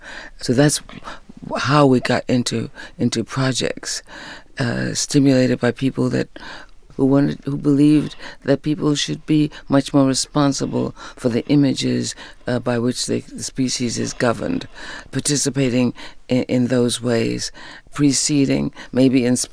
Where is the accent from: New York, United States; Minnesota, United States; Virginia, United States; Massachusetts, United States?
New York, United States; Harlem; I grew up in Harlem where people were from the South and the West Indies were very, that was prominent. The marvelous rainbow of colors that make up these United States, you know, found some spot in Harlem.